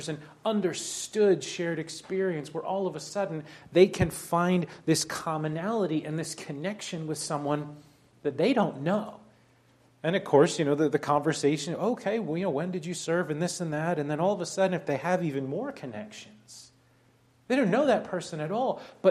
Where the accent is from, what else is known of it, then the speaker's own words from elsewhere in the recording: Northern US, United States; I'm a Yankee, I'm a Northerner, I don't have a Southern accent.